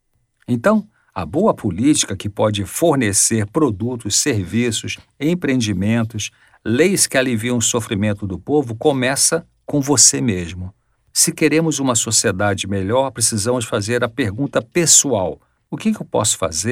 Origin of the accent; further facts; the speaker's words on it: Nova Friburgo, Rio de Janeiro, Brazil; born there; uma jovem nascida na cidade que eu nasci também, chamada Nova Friburgo, no Rio de Janeiro, na região serrana do Rio de Janeiro.